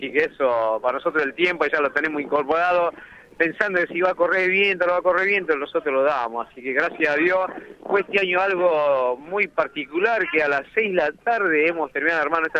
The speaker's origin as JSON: {"language": "Spanish", "country": "Argentina", "said": "como argentinos tenemos que estar todos unidos"}